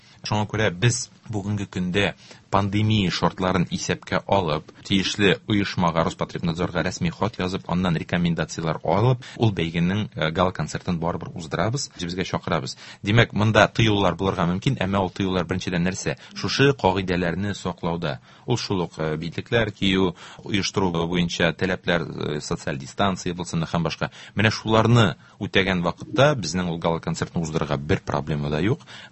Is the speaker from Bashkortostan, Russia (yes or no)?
yes; Bashkortostan, Russia; Мин үзем Башкортстан егете